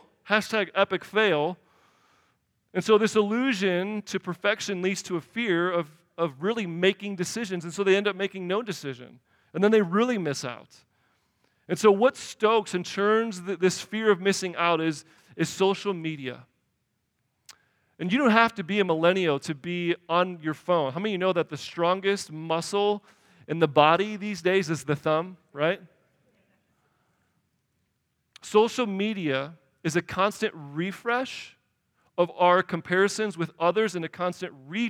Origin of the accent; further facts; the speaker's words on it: Chicago, Illinois, United States; Come on, the deep dish. I'm from Chicago.